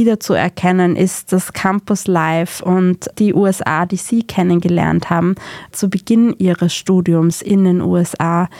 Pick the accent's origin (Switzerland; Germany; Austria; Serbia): Austria; Solche Universitäten gibt es bei uns in Österreich auch, aber sie spielen vergleichsweise nicht so eine große Rolle generell im tertiären Hochschulsektor.